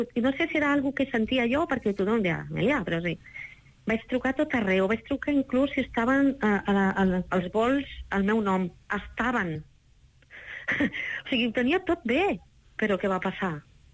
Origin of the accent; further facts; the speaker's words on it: Barcelona, Catalonia, Spain; O sigui, com jo soc de Barcelona, vaig esbrinar-ho per tot arreu.